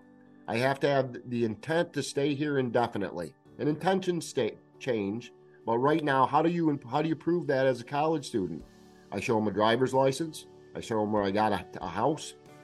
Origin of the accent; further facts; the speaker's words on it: California, United States; now in Vermont, United States; I should be voting absentee in my home state of California.